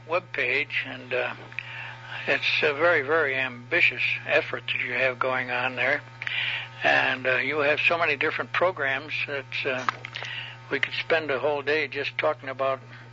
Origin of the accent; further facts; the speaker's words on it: Connecticut, United States; Well, of course, I grew up in Connecticut, and I spent all my square dance calling experiences throughout New England and the Northeast